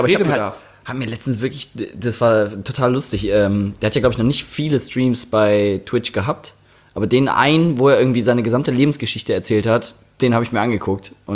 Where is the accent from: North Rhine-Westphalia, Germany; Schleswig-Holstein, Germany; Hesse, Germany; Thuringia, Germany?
North Rhine-Westphalia, Germany; now in Cologne, Germany; Vom Niederrhein.